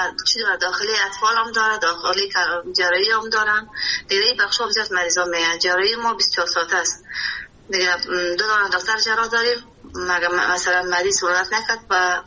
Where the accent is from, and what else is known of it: Kabul, Afghanistan; born or raised there